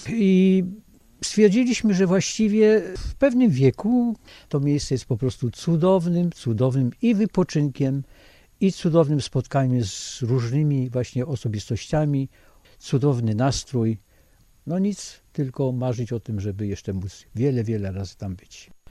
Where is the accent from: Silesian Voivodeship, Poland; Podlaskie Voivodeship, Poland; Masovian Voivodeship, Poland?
Silesian Voivodeship, Poland; Katowice; Ponieważ urodziłem się w Katowicach, wychowałem się na Śląsku, to do dzisiaj pamiętam moczkę bożonarodzeniową.